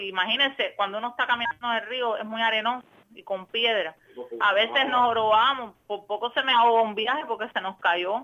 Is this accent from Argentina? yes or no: no; Cuba; moved away; somos cubanos, es donde está nuestra familia.